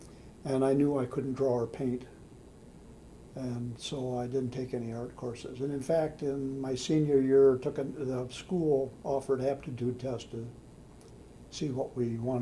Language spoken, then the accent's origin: English; Beloit, Wisconsin, United States; and I grew up in Beloit, Wisconsin.